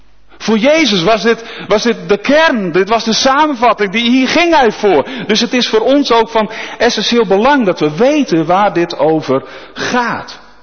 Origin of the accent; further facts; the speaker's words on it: Nieuw-Pekela, Groningen, Netherlands; Ik kom uit Nieuw-Pekela.